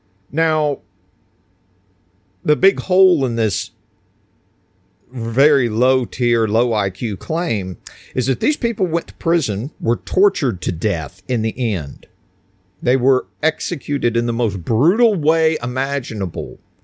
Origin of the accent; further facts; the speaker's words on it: Texas, United States; Like I'm in Texas. I'm Texan.